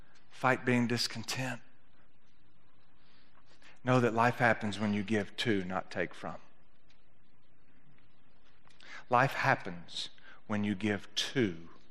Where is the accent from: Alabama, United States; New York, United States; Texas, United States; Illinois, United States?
Alabama, United States; Maybe it's because I grew up in North Alabama and it's close to Brewer, redneck.